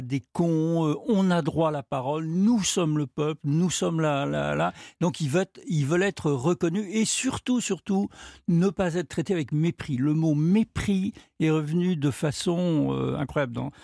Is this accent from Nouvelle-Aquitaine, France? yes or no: no; Paris, Île-de-France, France